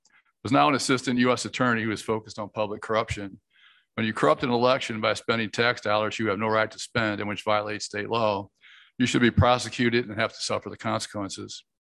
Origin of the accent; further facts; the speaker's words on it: University City, Missouri, United States; When I was growing up in University City, the honesty and integrity of city officials could be taken for granted.